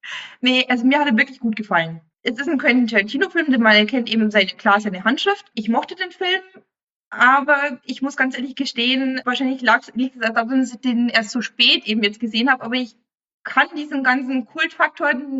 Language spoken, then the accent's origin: German; Bavaria, Germany; Ja, ich als Bayer habe da halt meine Vorteile.